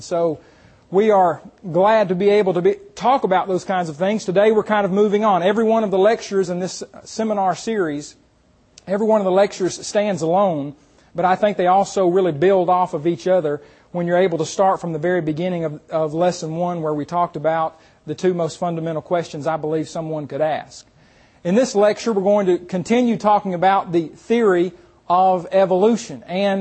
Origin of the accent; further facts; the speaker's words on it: Muskogee, Oklahoma, United States; I was allowed to go back to my hometown of Muskogee, Oklahoma. I don't live there now, but that's where I lived most of my growing up years, from first grade through 12th grade.